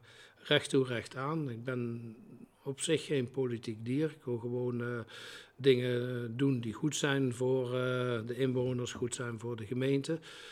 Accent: Helmond, North Brabant, Netherlands; Ik ben een Brabander. Ik kom uit Helmond.

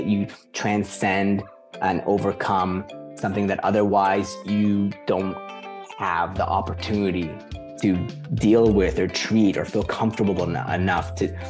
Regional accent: Vancouver, British Columbia, Canada; also born or lived in Iran; I come from a family of immigrants to Canada. We came from Iran. Right at the end of the Iraq War, Vancouver was basically where I grew up most of that time. It's a suburban area of just older

